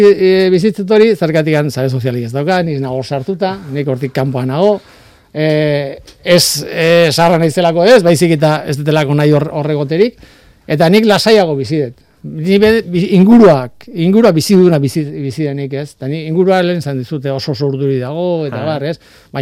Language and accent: Basque; Azpeitia, Basque Country, Spain; ni azpeitearra Loiolakoa naiz, hausukoa